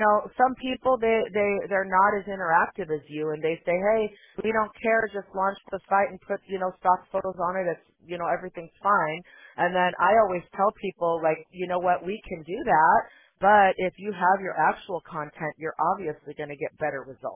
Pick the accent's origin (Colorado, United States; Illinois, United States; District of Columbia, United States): Illinois, United States; Chicago; I grew up in Chicago, so I remember those days, but it's been so long, I don't know if I could handle it anymore.